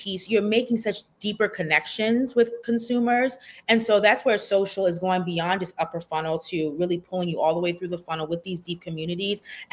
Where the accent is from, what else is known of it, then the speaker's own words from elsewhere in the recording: Maryland, United States; So I'm originally from Maryland.